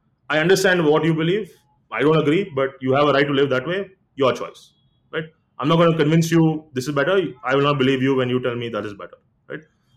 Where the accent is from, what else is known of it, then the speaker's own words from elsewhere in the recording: India; So the fact that we know this concept is because we're Indian is quite interesting, right?